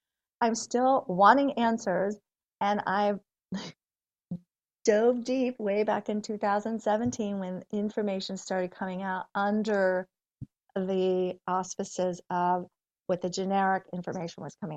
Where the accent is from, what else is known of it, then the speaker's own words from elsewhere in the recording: Florida, United States; Well, I grew up in South Florida. Back then, there were no ice rinks.